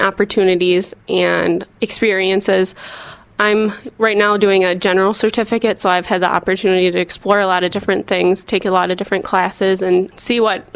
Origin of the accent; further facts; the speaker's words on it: Jefferson, Wisconsin, United States; I'm from Jefferson, Wisconsin. My family owns an auction company, and a few of my uncles are dairy farmers, so I grew up working on the farm